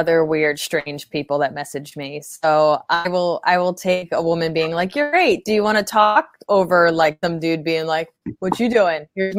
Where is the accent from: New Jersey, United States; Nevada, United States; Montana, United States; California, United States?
New Jersey, United States; now in New York, United States; Right outside of Princeton. So central Jersey. And I would, I actually started, even though I grew up in Jersey, I started in New York.